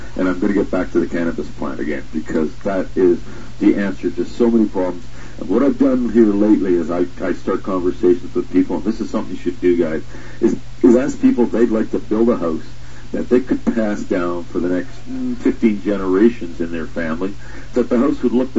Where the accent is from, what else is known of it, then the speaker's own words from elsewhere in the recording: Canada; As a Canadian, I'm saying that. I know we can do that in Canada also.